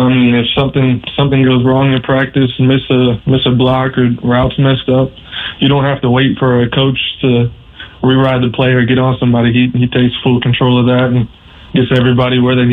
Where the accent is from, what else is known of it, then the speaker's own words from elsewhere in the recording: Florida, United States; So I grew up in Florida.